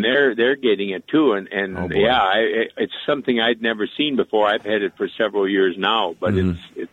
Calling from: Williston, North Dakota, United States; I'm calling from Williston, but I actually live in Minnesota.

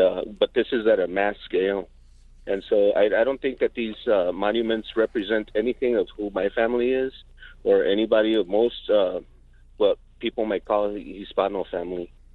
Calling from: Albuquerque, New Mexico, United States; I'm calling from the South Valley here in Albuquerque. I'm a Chicano, mestizo.

